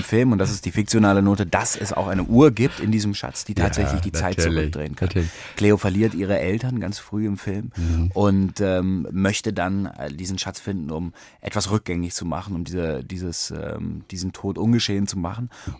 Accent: Bonn, North Rhine-Westphalia, Germany; Und deswegen gibt es zu Hause bei uns in Bonn ganz viele Kinderzimmer, die leer stehen.

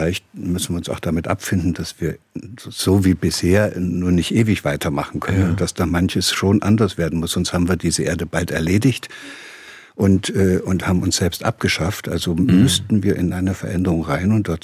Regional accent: Göttingen, Lower Saxony, Germany; ob man dann in Stuttgart groß wird oder in Göttingen, wo ich herkomme

